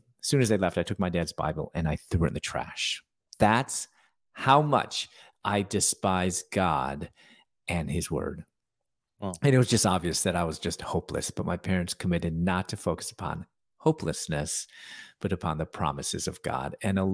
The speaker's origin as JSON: {"language": "English", "town": "Chicago", "region": "Illinois", "country": "United States", "tie": "born or raised there", "said": "I wasn't raised in a Christian home. I'm from Chicago. I was born there. My parents were from China."}